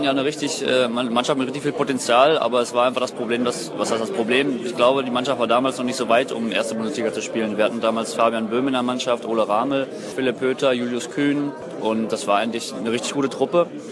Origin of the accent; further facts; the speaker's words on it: North Rhine-Westphalia, Germany; NRW ist halt meine Heimat.